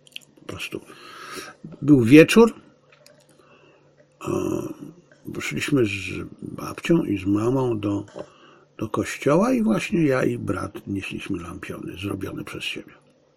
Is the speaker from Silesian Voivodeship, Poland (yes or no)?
yes; Zabrze, Silesian Voivodeship, Poland; born there; ja urodziłem się w roku 50, jak Państwu mówiłem wielokrotnie, w Zabrzu